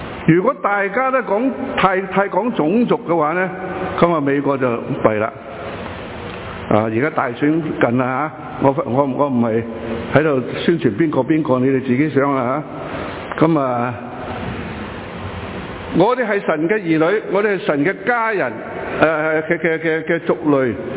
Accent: China; 我们中国人呢，其实我不知道我们是中国人呢还是美国人

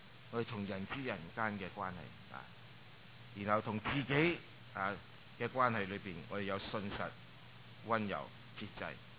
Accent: Hong Kong; 我香港长大的时候

